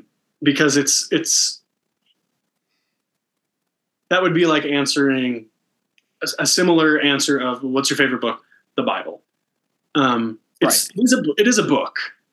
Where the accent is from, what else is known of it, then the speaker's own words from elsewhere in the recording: Ohio, United States; growing up in Northeast Ohio, however, my dad was from New York City.